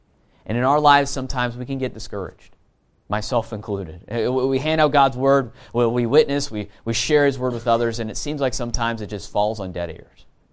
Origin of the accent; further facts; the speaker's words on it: California, United States; Okay, it'd be like where I grew up in California. It'd be brown and dead, right?